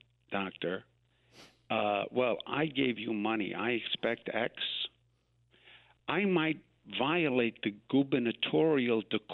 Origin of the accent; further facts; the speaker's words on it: New York, United States; That's why I'm a New Yorker. That's what we do here.